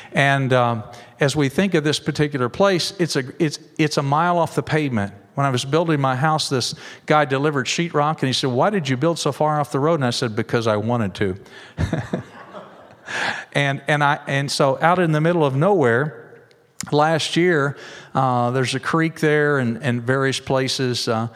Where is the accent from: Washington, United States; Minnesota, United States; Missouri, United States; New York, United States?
Missouri, United States; Cape Girardeau; I was raised in Cape Girardeau.